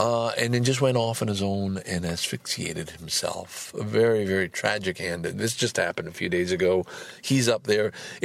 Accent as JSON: {"language": "English", "town": "Valleyfield", "region": "Quebec", "country": "Canada", "tie": "born or raised there", "also_born_or_lived": "Montreal / Sorel", "said": "I am from Valleyfield. That's my hometown, although I was born in Montreal. Spent the first year in Sorel, and then my father moved to Valleyfield"}